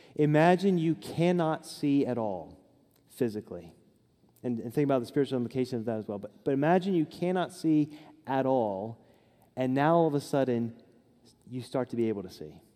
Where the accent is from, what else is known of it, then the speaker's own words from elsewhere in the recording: United States; Growing up in Fulton County, I thought, this is a little bit like Fulton County.